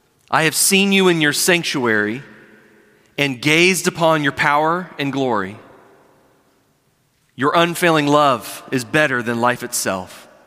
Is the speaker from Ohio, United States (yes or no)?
yes; Columbus, Ohio, United States; also born or lived in Loudoun County, Virginia; I was born in Columbus, Ohio, and we call Ohio home, but many of you don't know that from about age 2 to about age 9, my family lived in Northern Virginia up there in Loudoun County